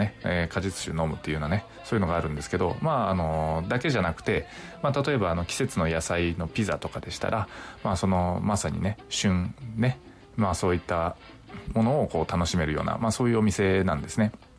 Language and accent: Japanese; Nagasaki, Japan; 最近私、地元長崎県の、まあ、いろんな農産物をこう PR するお仕事をね